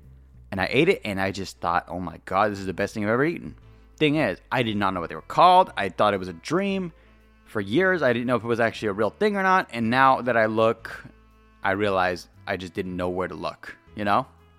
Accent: United States; I'm from America, okay? And we have a very spice-heavy palate.

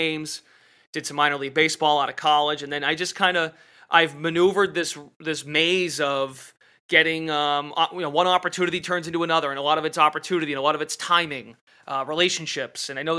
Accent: Lowell, Massachusetts, United States; I'm from Lowell, Mass originally.

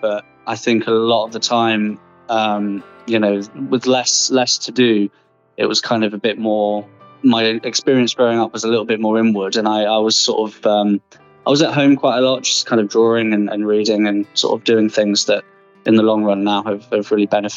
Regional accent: Diss, East of England, United Kingdom; also born or lived in Southampton / Bournemouth; I spent most of my childhood in a small market town called Diss, which is... That's D-I-S-S. It's just basically in between Norfolk and Suffolk, which is kind of the middle of nowhere here in the UK. It's a very rural sort of area.

